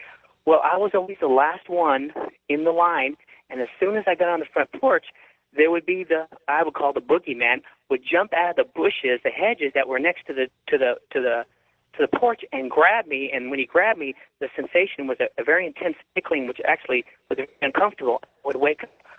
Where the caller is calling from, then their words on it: San Diego, California, United States; I'm calling from San Diego, listening to you on 600 KOG.